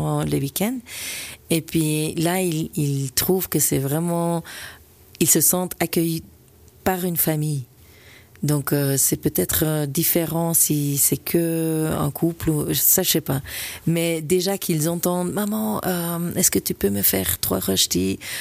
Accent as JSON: {"language": "French", "country": "Belgium", "said": "une petite touche, parce qu'on est belge, une petite touche flamande"}